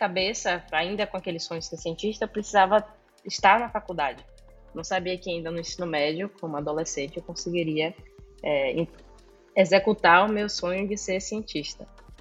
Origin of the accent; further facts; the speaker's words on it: Salvador, Bahia, Brazil; Salvador, Bahia. Fui criada como filha única